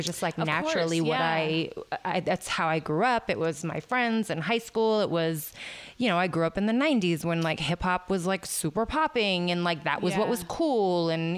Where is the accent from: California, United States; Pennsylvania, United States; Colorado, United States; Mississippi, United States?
California, United States; San Francisco; You know, okay, so I grew up in San Francisco